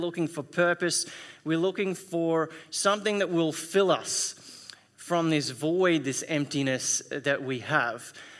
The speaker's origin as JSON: {"language": "English", "region": "New South Wales", "country": "Australia", "tie": "born or raised there", "said": "I grew up in New South Wales, in South New South Wales, which is not that much warmer than here during winter. But I've been away for a couple of years in some warmer country"}